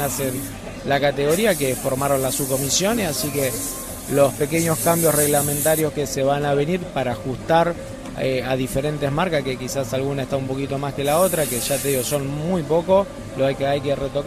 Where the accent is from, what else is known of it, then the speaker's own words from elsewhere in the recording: Santa Fe, Argentina; Mirá, como santafesino me encantaría.